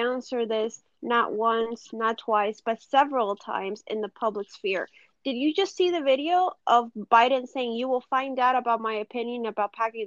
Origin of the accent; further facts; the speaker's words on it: California, United States; This is the Attorney General of the great state of California, my home state.